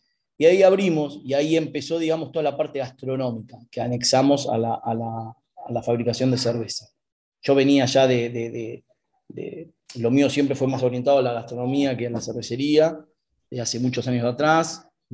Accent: La Plata, Buenos Aires Province, Argentina; also born or lived in Bariloche; Yo soy de La Plata, pero me fui a Bariloche a hacer una temporada por 3 meses. Me gustó tanto, me quedé 5 años.

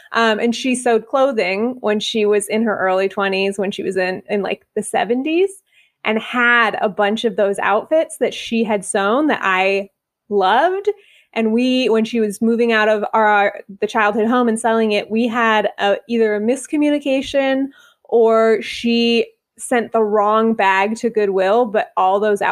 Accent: California, United States; now in Atlanta, United States; because I grew up in the Bay Area, which is, you know, as soon as the sun goes down, it's like 50 degrees, even if it's the middle of July. And living in Atlanta

